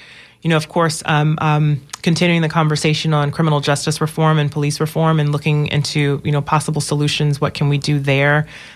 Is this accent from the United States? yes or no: yes; Florida, United States; I have always considered Florida a part of the South, and growing up in Polk County, I certainly understood that there were lynchings